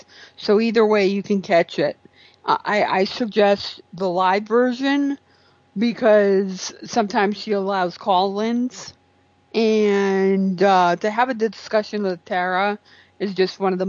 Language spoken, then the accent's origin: English; New Haven, Connecticut, United States; when I go home back to Connecticut, my birthplace, I was born in New Haven, Connecticut.